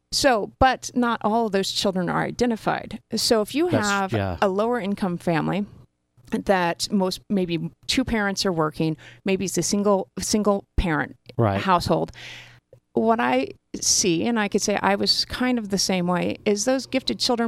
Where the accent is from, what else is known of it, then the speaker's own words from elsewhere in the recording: Midwest, United States; Well, see, I'm from the Midwest. My family, there were farmers from the Midwest.